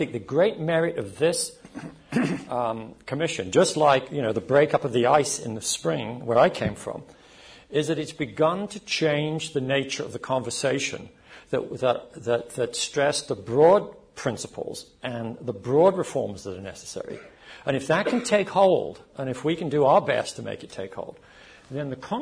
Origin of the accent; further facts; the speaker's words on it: England, United Kingdom; I was brought up in Old England.